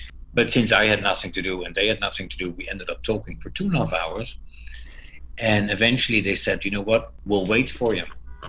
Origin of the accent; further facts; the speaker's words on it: Rotterdam, South Holland, Netherlands; moved away as an adult; I'm born and raised in the Netherlands, Rotterdam. And I left the Netherlands at the age of 26 because I wanted to improve my English.